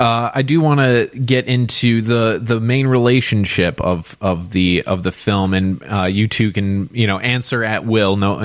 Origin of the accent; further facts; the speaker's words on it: United States; sometimes growing up in America, you can have such a, you know, myopic view of how things are.